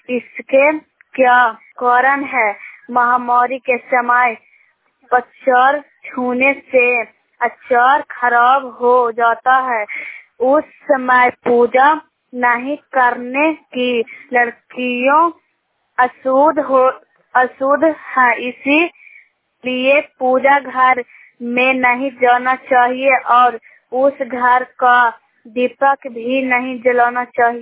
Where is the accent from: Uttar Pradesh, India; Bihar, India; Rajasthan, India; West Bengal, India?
Bihar, India; Bhagatpur; जी नाम मेरी घर भगतपुर हिलसा नालंदा।